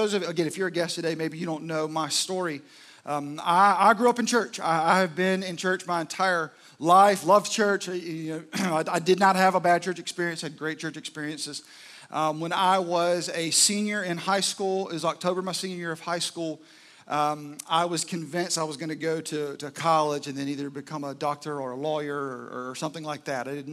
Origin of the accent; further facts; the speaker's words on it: Florence, South Carolina, United States; one in Florence, South Carolina, which was my hometown